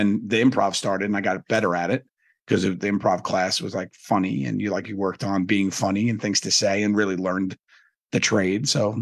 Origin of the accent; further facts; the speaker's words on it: Staten Island, New York, United States; So I grew up in Staten Island, New York. I went to an all-boy Catholic high school.